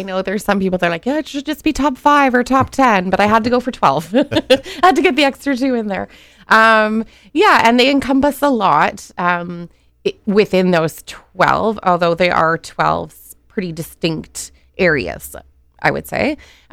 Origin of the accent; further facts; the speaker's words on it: Toronto, Ontario, Canada; I was born and raised in Toronto, which may give some people some insight, especially on the island here, because I always have to defend that I'm from Toronto.